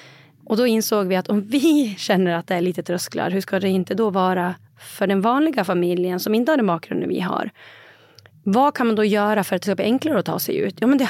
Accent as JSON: {"language": "Swedish", "region": "Dalarna County", "country": "Sweden", "said": "Jag kommer ju från Dalarna som en väldigt, väldigt stark region."}